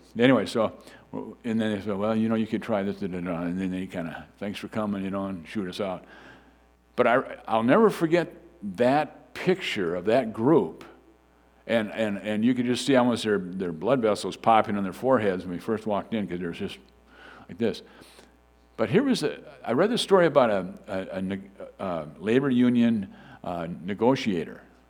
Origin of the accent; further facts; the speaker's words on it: Fairmont, Minnesota, United States; I'm from Fairmont, Minnesota. That's my hometown.